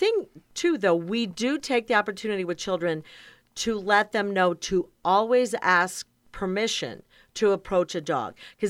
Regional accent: Chicago, Illinois, United States; I grew up in Chicago on the South Side, had a backyard with a fence, grew up with a German Shepherd

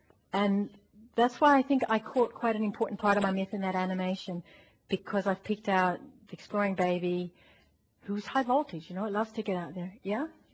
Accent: Melbourne, Victoria, Australia; I was from Melbourne. … from Melbourne.

